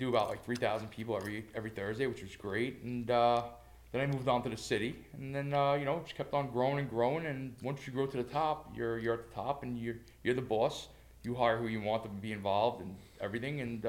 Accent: Queens, New York, United States; In Bayside, Queens.

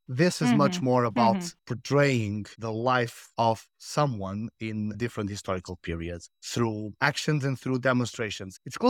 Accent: Tomar, Santarém District, Portugal; I am originally from Tomar, such as everyone else on this podcast, which I love.

